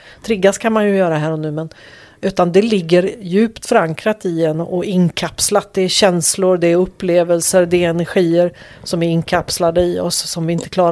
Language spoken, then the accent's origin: Swedish; Västra Götaland County, Sweden; då bodde vi i Skåne men flyttade sen upp till Bohuslän igen där jag kommer ifrån.